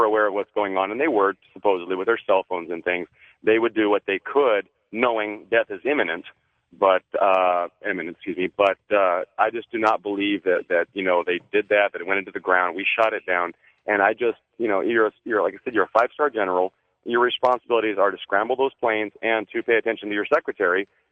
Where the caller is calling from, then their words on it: Kingman, Arizona, United States; I'm calling from Kingman, Arizona.